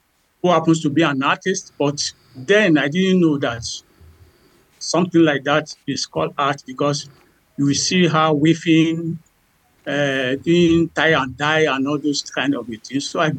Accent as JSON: {"language": "English", "town": "Ile Ife", "region": "Osun", "country": "Nigeria", "tie": "born there", "said": "I was born in Nigeria, the southwestern part of Nigeria, Ile Ife, to be precise. Ile Ife is the cradle of the old Yoruba all over the world."}